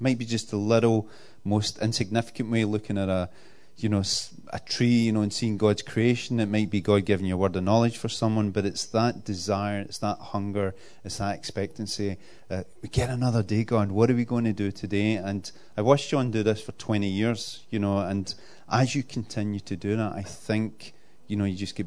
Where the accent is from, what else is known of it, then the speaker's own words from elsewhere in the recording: Glasgow, Scotland, United Kingdom; I'm a Glaswegian. Look at the size of me